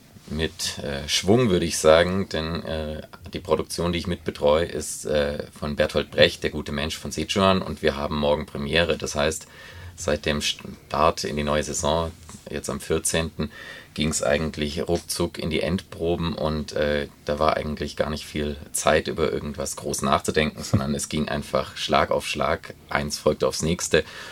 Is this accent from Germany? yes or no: yes; Sigmaringen, Baden-Württemberg, Germany; Also ich komme aus Sigmaringen ursprünglich, dort bin ich aufgewachsen